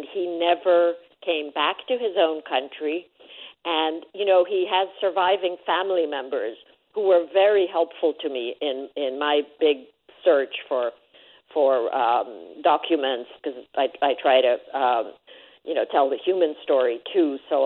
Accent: Budapest, Hungary; My father was AP when I was a small child growing up in Budapest in the 50s.

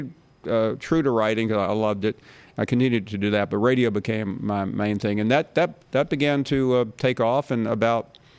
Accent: the South, United States; born there; now in Birmingham, United States; even though I was born in the South, my father and mother and my sister were all from New York. I'm a Jewish guy in Birmingham, Alabama

